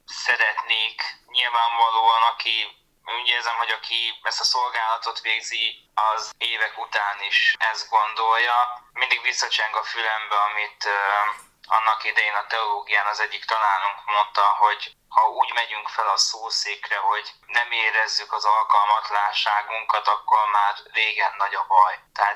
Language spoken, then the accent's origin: Hungarian; Balmazújváros, Hajdú-Bihar, Hungary; Hozzá kell tennem, hogy én balmazővárosi származású vagyok, tehát ezek mind ott történtek.